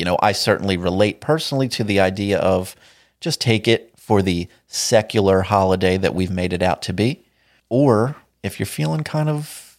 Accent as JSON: {"language": "English", "country": "United States", "tie": "born or raised there", "said": "But speaking as an American who's lived in America all his life, let me tell you, Christmas is a big deal."}